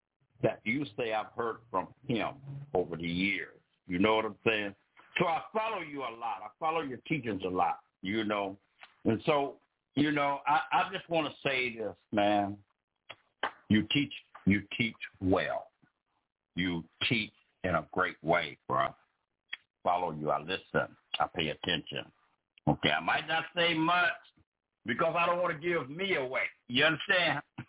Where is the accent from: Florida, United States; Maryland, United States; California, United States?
California, United States; now in Boston, United States; because I came from California and I moved to Boston, and so being in Boston, Caliism wasn't going to work.